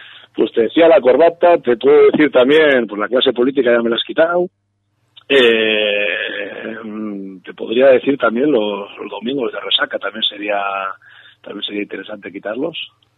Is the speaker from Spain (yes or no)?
yes; Bilbao, Basque Country, Spain; somos de Bilbao y alrededores